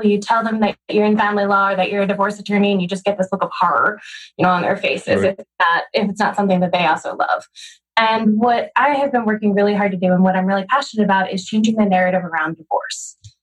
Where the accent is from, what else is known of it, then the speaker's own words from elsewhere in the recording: Philadelphia, Pennsylvania, United States; now in Washington, United States; I grew up outside of Philadelphia, came down here to go to the University of Maryland for undergrad, stayed for law school at the George Washington University, and have hung around here ever since.